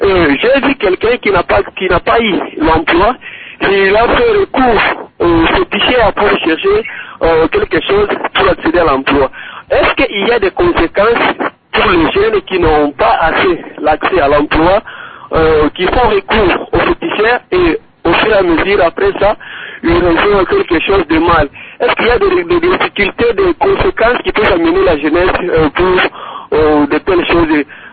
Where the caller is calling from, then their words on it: Kindu, Maniema, DR Congo; c'est un problème d'employer ici chez nous à Kindu.